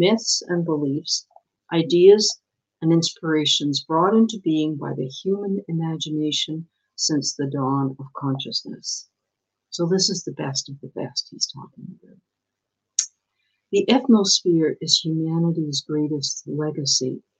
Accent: United Kingdom; because I'm British

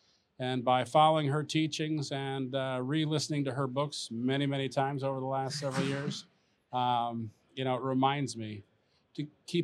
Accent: Lincoln, Nebraska, United States; You know, I grew up in Lincoln, Nebraska, in a part of Lincoln that was very, very poor.

